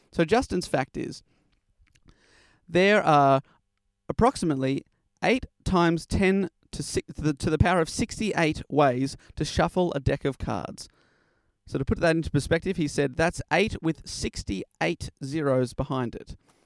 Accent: Australia; My tip to you, Beth, as an Australian who's not a big Vegemite eater, do not add more, especially on your first go round.

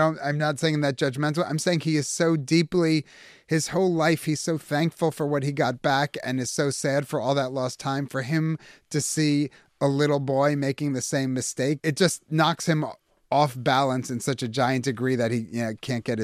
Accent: United States; So I grew up in America feeling so Jewish.

